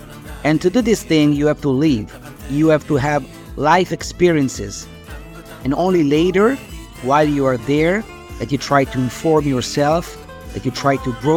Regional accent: Lombardy, Italy; now in Modena, Italy; Both my parents immigrated as children from the south to the north of Italy. I was born and raised near Lake Como, near Milan, and about 10 years ago, I moved near Modena for love.

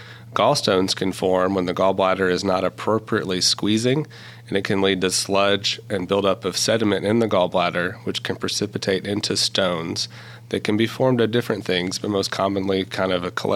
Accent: Arkansas, United States; I guess I'm beginning the end of my third year of being with Texas Tech, but I'm originally from South Arkansas.

